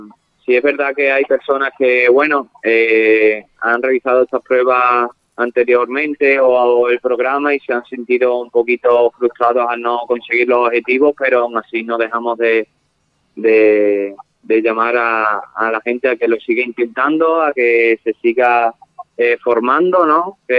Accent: Almendralejo, Extremadura, Spain; tengo experiencia en otras localidades como Mérida y Villafranca de los Barros, aunque soy natural de Almendralejo

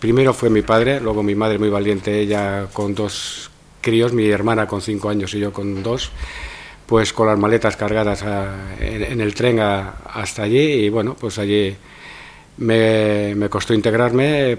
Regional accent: Monesterio, Extremadura, Spain; born there; Nací aquí en Monesterio, en la calle del Paseo, que se le llama

